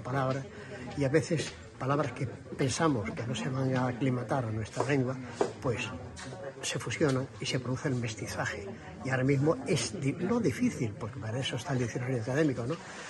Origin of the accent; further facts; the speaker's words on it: San Roque, Andalusia, Spain; por mi pueblo, que es San Roque, ¿no? El hecho de que a un sanroqueño le den una distinción de esta categoría, pues yo creo que es motivo de orgullo, ¿no?